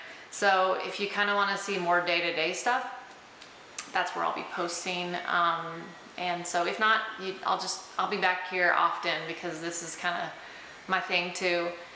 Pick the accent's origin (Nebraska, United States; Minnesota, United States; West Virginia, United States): Nebraska, United States; now in Guatemala; Yeah, so we live here in Guatemala, absolutely love it. Man, I'm from Nebraska, so that's cool.